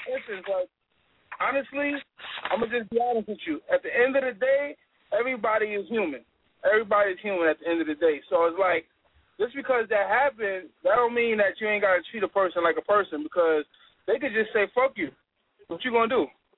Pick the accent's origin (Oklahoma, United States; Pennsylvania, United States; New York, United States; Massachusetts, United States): New York, United States; now in Houston, United States; So I'm out here in Houston, Texas. I'm from New York, though. I'm out here in Houston, Texas, though. So I'm calling in.